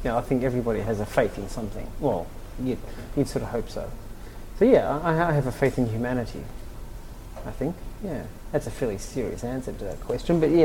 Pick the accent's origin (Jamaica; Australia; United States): Australia; So no, the whole idea of an Australian designer even being there was absurd.